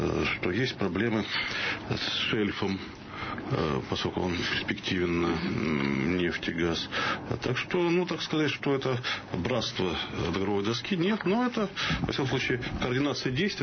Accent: Siberia, Russia; born there; Я родился в Сибири. Родился в Сибири, куда мой отец оказался жертвой всех этих сталинских дел сталинского периода. Дед был латыш

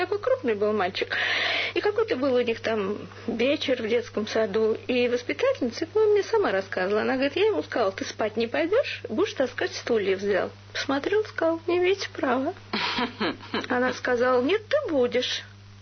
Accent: Moscow, Russia; мы, ну, как все коренные москвичи, в общем-то, жили в коммуналке.

